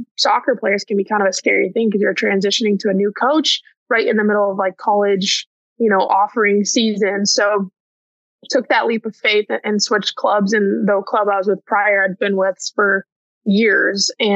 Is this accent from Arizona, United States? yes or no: no; Carrollton, Texas, United States; Born and raised in Dallas, right outside of Dallas in Carrollton.